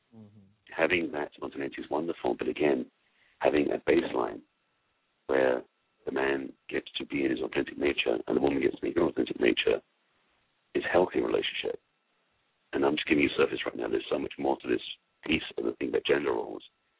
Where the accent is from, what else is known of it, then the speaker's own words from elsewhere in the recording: England, United Kingdom; I'm grateful in a lot of ways growing up in England, and I wasn't from a very high-class family